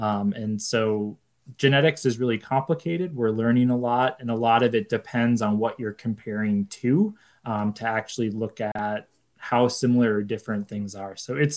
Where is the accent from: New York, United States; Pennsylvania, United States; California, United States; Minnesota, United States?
Minnesota, United States; And I'm originally from Minnesota, so I've had some close encounters with gray wolves out there.